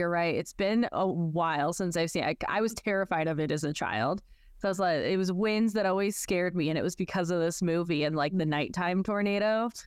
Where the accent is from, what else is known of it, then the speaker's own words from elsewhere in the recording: Springfield, United States; I'm from Springfield. Been there, done that.